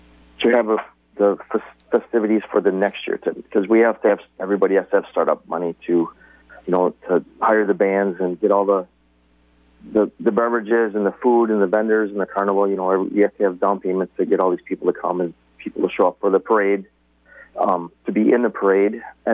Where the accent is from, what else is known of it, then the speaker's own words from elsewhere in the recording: Columbus, United States; I grew up here in Columbus, and I've always went to the festival and parade and watched the fireworks.